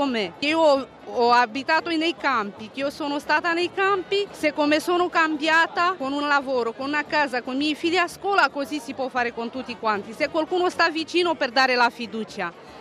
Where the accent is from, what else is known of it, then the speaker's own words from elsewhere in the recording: Romania; now in Milan, Italy; Io sono una rom … vengo dalla Romania, abito a Milano